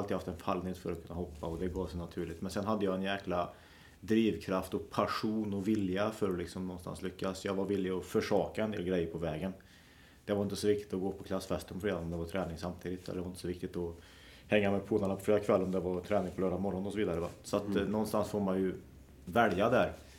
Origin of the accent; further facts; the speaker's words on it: Forshaga, Värmland, Sweden; Jag är från Forshaga.